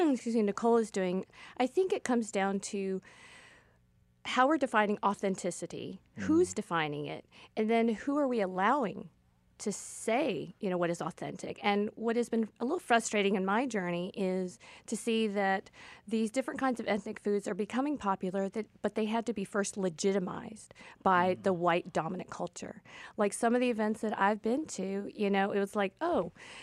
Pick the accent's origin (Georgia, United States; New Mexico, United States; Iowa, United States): Georgia, United States; Atlanta; since I grew up in Atlanta, and it was a very different place back then with no Asian markets, and I was the only Asian face in school